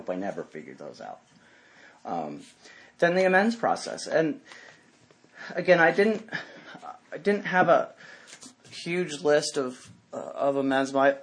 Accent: New England, United States; I'd always hunted and fished growing up in New England

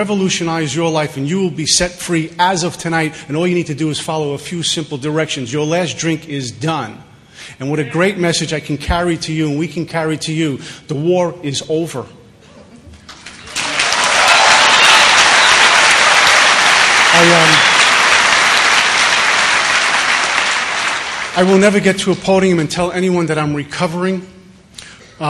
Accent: Brooklyn, New York, United States; and I grew up in Bensonhurst, Brooklyn, where the only requirement for membership there is a pinky ring, sunglasses, and gold jewelry.

